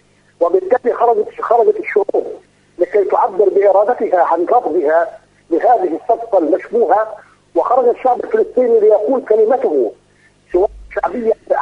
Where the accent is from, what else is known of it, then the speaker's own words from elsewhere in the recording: Palestine; دنسوا أرض البحرين العزيزة على قلوبنا كفلسطينيين وعرب.